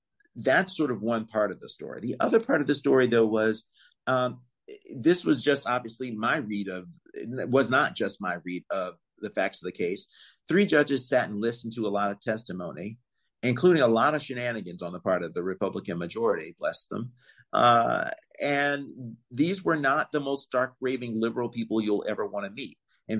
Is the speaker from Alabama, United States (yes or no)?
yes; Montgomery, Alabama, United States; I'm actually originally from Montgomery, Alabama, and was there and contributed to part of how this record got developed in another role.